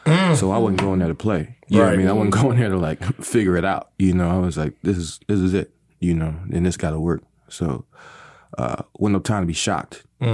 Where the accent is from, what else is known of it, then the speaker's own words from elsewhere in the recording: Lompoc, California, United States; born there; I was born in California.